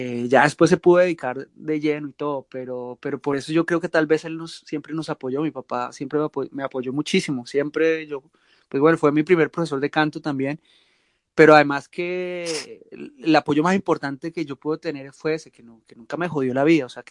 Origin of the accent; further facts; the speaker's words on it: Tolima, Colombia; usted sabe cómo somos los tolimenses